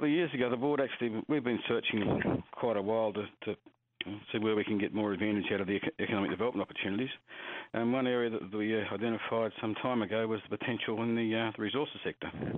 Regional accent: New South Wales, Australia; I'm a Rajri from Central West New South Wales. That's my country.

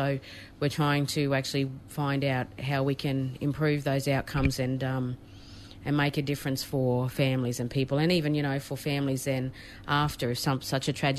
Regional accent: Queensland, Australia; also born or lived in Cairns; I have traditional connection across southeast Queensland. And I'm born and bred in Queensland. I spent a couple of years up in Cairns, up in far north Queensland

